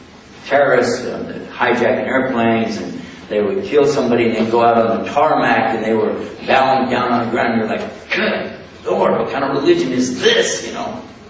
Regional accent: Texas, United States; And by the way, I'm from Texas, and you know, guys from Texas, how are they from?

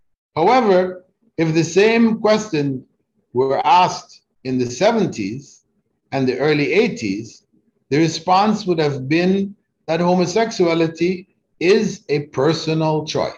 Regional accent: Canada; I grew up in Canada. When I was in high school, it was banned.

